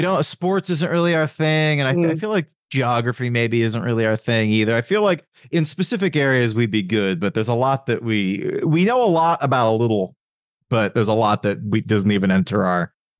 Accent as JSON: {"language": "English", "region": "Massachusetts", "country": "United States", "tie": "born or raised there", "said": "One of my gigs was I was like an understudy at this bar in my hometown outside of Boston that did an incredible trivia night every Tuesday."}